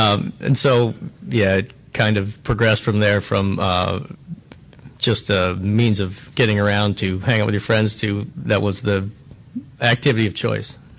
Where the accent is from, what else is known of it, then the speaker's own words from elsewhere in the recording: Pennsylvania, United States; now in Riverside County, United States; it's hard to beat where I grew up in Pennsylvania and the East Coast and Vermont